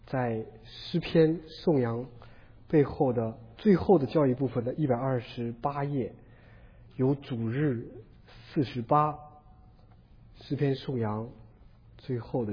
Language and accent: Chinese; China; now in United States; 我们从中国来到美国，需要在美国获得合法的身份